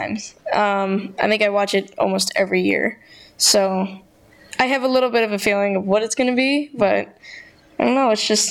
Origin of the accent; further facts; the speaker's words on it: South Barrington, Illinois, United States; I'm 11 years old, and I'm from South Barrington, Illinois.